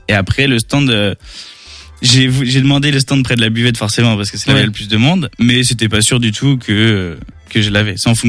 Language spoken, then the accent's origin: French; Nantes, Pays de la Loire, France; Moi, je suis de Nantes, enfin du sud de Nantes, dans la campagne, un peu vers Généton.